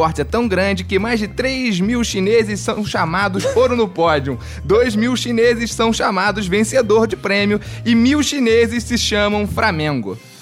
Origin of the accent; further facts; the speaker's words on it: Guatemala; Não, eu sou guatemalo, nasci, eu sei como é que é.